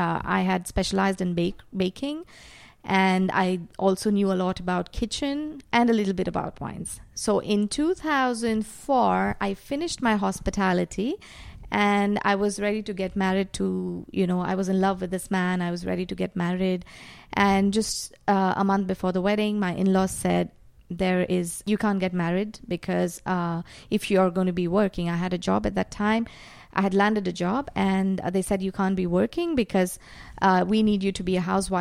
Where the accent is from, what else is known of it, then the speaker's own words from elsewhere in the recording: Bangalore, Karnataka, India; I grew up in India for, about 37 years I was in India, growing up in Bangalore.